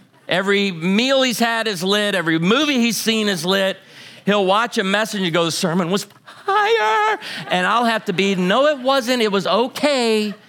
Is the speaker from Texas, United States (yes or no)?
no; Illinois, United States; I grew up outside of Chicago. We didn't have cedar in Chicago